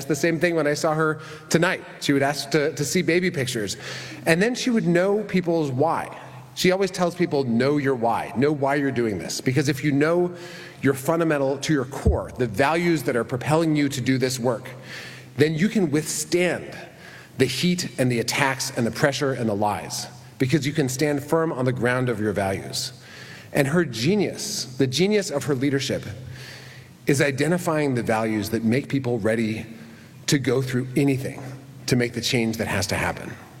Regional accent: Madison, Wisconsin, United States; I grew up coming to talks here as a kid, growing up in Madison.

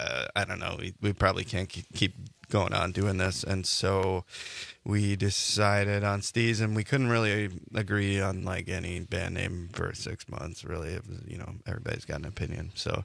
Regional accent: Wisconsin, United States; I'm kind of from Milwaukee suburbs, and so we've always, Milwaukee's kind of been like our second home.

